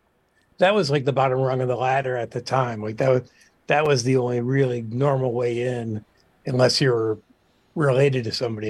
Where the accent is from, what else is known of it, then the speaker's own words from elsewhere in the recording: Milwaukee, Wisconsin, United States; I grew up in Milwaukee, and I was in bands as a young kid, and then really got more interested in like doing sound, and started working in the Milwaukee like music scene